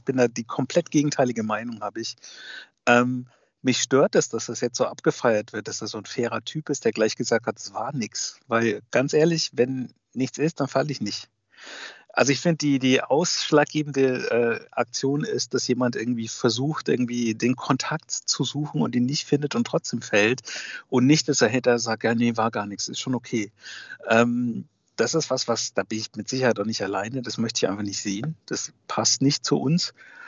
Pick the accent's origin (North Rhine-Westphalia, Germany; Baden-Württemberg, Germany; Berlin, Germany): North Rhine-Westphalia, Germany; Soest; born there; ich bin gebürtiger Soester